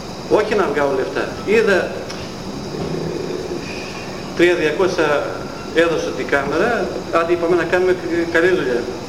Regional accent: Galini, Eastern Macedonia and Thrace, Greece; Από Γαλήνη.

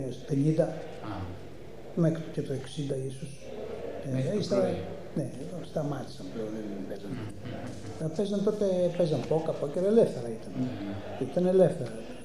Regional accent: Sikorachi, Eastern Macedonia and Thrace, Greece; γιατί και εγώ ευρύτης είμαι, από τη Σικοράχη της Αλεξανδρουπόλεως.

